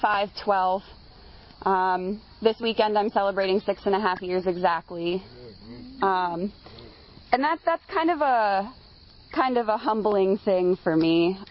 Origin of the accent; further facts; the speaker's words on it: Erie, Pennsylvania, United States; I was originally from Erie. Leanna was my very first home area.